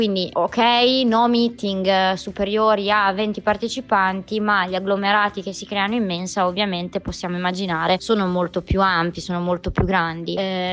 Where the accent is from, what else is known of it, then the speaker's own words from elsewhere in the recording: Bologna, Emilia-Romagna, Italy; now in Düsseldorf, Germany; ho 29 anni e sono originaria di Bologna, come magari si può sentire dall'accento, e però vivo a Düsseldorf in Germania.